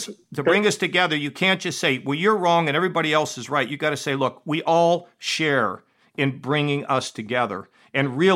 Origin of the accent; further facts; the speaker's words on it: United States; I'm an American before I'm a Republican.